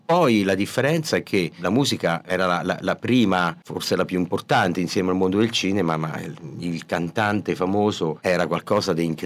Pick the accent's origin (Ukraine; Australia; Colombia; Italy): Italy; Civitanova Marche, Marche; Io, per esempio, so di Civitanova, io mi ricordo tantissime band